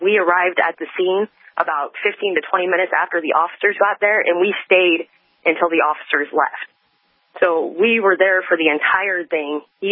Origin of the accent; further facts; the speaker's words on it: Montana, United States; moved away; I'm personally from Montana myself, and I came to Missouri. I moved away from all my family and everything